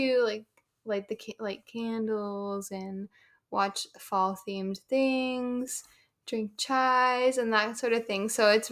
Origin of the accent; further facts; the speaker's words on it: United States; that is kind of something I've learned to appreciate about growing up in the North America and the United States